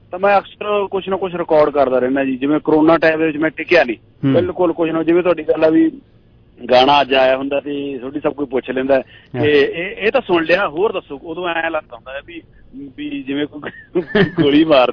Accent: Virewala Kalan, Punjab, India; ਫਰੀਦਕੋਟ ਸ਼ਹਿਰ ਦੇ ਵਿੱਚੋਂ ਬੋਲ ਰਹੇ ਹਾਂ ਪਿੰਡ ਮੇਰਾ ਵੀਰੇ ਵਾਲਾ ਕਲਾਂ ਜੀ ਇੱਥੋਂ ਤਕਰੀਬਨ 25 ਕਿਲੋਮੀਟਰ ਦੂਰ ਹੈ ਬਾਬੂ ਸਿੰਘ ਮਾਨ ਮਰਾੜਾ ਵਾਲੇ ਉਹਨਾਂ ਦੇ ਬਿਲਕੁਲ ਗੁਆਂਢ ਦੇ ਵਿੱਚ ਲੇਕਿਨ ਮੈਂ ਕਾਫੀ ਲੰਬੇ ਸਮੇਂ ਤੋਂ ਫਰੀਦਕੋਟ ਸ਼ਹਿਰ ਚ ਰਹਿ ਰਹੇ

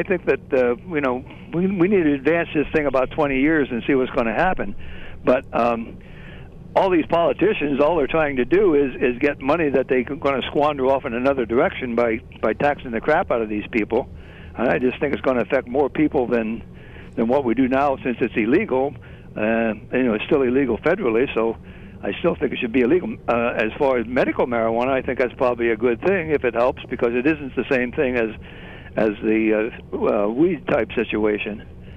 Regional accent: Pennsylvania, United States; I grew up outside of Seals Grove, and the cemetery above Susquehanna, Union Cemetery

